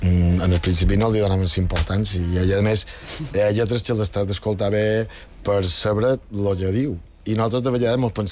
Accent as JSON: {"language": "Catalan", "town": "Manacor", "region": "Balearic Islands", "country": "Spain", "said": "nosaltres som de Manacà, i a Manacà xerràvem mallorquí, xerràvem mallorquí sempre."}